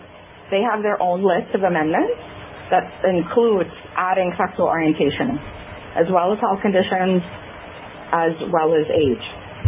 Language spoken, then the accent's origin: English; Bahamas; I am originally from the Bahamas, yeah.